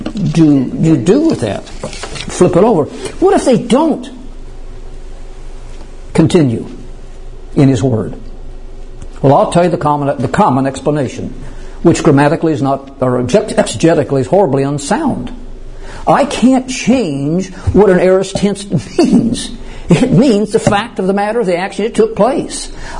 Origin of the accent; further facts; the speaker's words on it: United States; I'm an American. I'm born in the land of the free and the land of the brave.